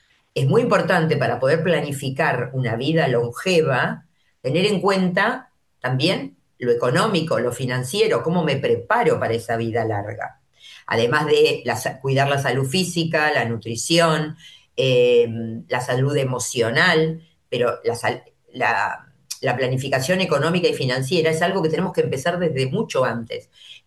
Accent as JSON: {"language": "Spanish", "country": "Argentina", "tie": "born there", "said": "en Argentina, donde yo nací, donde vivo"}